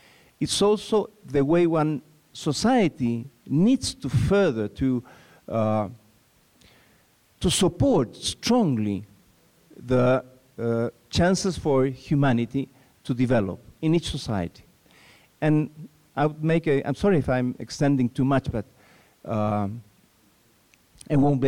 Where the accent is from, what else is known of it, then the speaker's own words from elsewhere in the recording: Chile; I'm a senator from Chile.